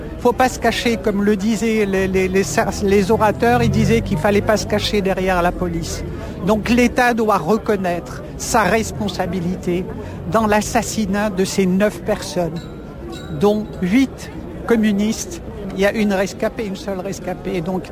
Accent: Algeria; Je suis algérienne, je suis une enfant de la guerre et je sais ce que c'est que la guerre.

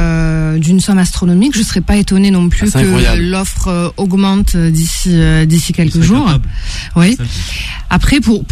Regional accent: Marseille, Provence-Alpes-Côte d'Azur, France; en tant que Marseillaise

